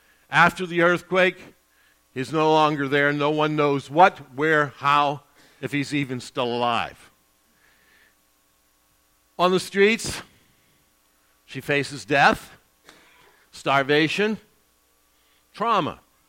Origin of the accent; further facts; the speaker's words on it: Florida, United States; also born or lived in Cleveland, Ohio, United States; Down in my neck of the woods, I'm from Florida, that's what we face. More than tornadoes, which are more out here, that's for sure. I was in Cleveland, Ohio, for some 30 years